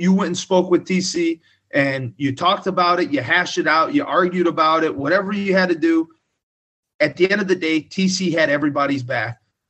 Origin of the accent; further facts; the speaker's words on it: Illinois, United States; And I am about as green as they get, right? Growing up in Southern Illinois.